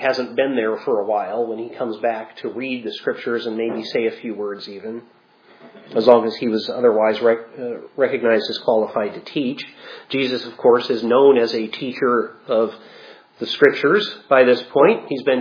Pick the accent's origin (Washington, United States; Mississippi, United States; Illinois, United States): Illinois, United States; Sorrento; the last I knew that Sorrento, Illinois, my hometown, has about 600 people. The sign said 650 when I was growing up.